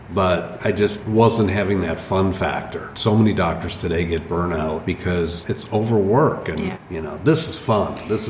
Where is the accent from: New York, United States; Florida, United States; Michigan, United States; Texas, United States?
Michigan, United States; Detroit; I love, love, love cars. I'm a car nut because I'm from Detroit.